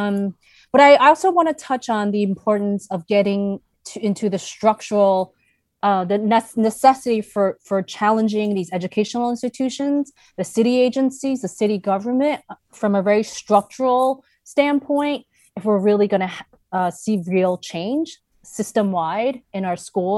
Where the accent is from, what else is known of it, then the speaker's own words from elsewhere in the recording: New York, United States; my cynical self as a New Yorker